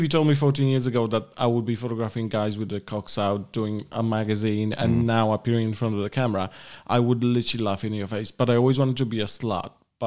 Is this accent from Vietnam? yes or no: no; Poland; English is a second language; So I'm originally from Poland, Porcupine Land